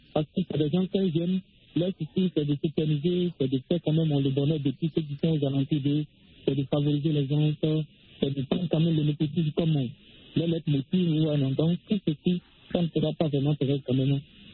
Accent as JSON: {"language": "French", "country": "DR Congo", "said": "surtout ici chez nous en RDC"}